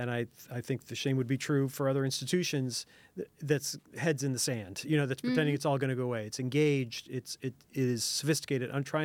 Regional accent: Nebraska, United States; I grew up in Nebraska. I didn't grow up really thinking about the broader world.

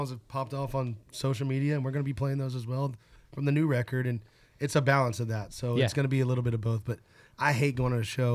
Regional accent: Nashville, Tennessee, United States; I'm born and raised in Nashville, grew up in country music.

